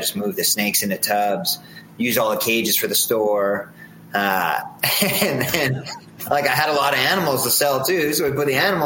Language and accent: English; Calgary, Alberta, Canada; now in Red Deer, Canada; I was from Calgary, which is one of the main cities out here